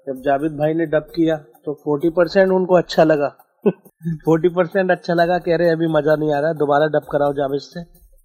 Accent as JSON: {"language": "Hindi", "town": "Firozabad", "region": "Uttar Pradesh", "country": "India", "lives_now": "Mumbai, India", "said": "मैं उत्तर प्रदेश, फिरोजाबाद एक शहर है चूड़ियों का, जहाँ चूड़ियाँ बहुत फेमस है।"}